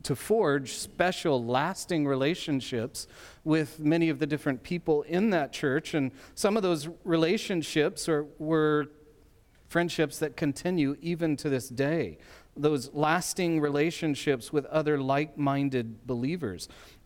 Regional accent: New Mexico, United States; also born or lived in Colorado; And then when I was about six, my family moved from Colorado down to the flatlands of eastern New Mexico.

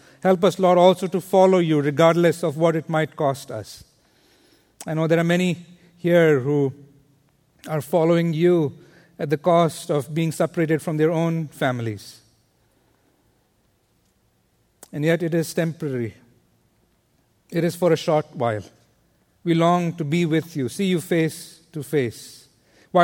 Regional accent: India; Growing up in India, I never imagined that one day I'll be here serving in ministry.

